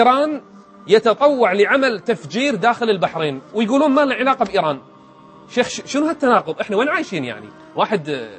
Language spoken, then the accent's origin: Arabic; Riyadh, Riyadh Province, Saudi Arabia; أنا لما أروح الرياض رايح ديرتي،